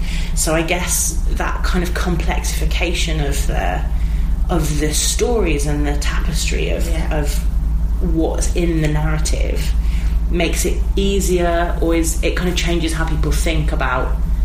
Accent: Midlands, United Kingdom; I'm from the Midlands, and I have a similar experience when I hear a Midlands accent

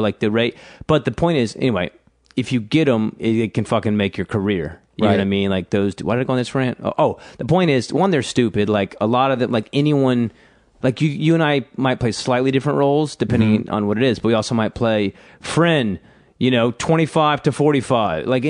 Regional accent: Georgia, United States; No, I'm originally from Georgia. South Georgia, small town, 1 hour south of Savannah.

